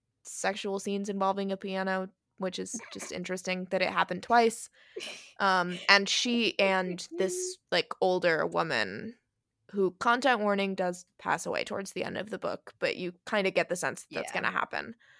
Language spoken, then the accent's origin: English; United States; Always fun for me as an American to hear the different.